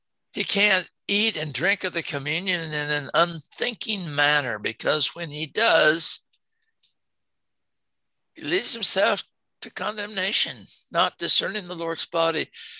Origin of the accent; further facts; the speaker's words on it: United States; And even though I am an American and served in the military and I treasure America and value this country